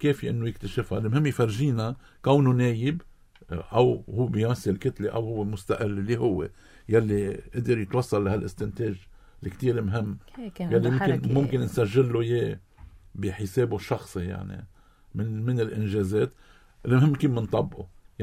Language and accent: Arabic; Lebanon; نحن بلبنان